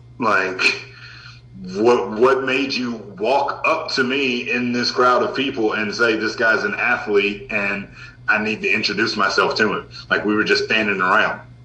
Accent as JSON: {"language": "English", "country": "United States", "tie": "born or raised there", "said": "I grew up being black in America."}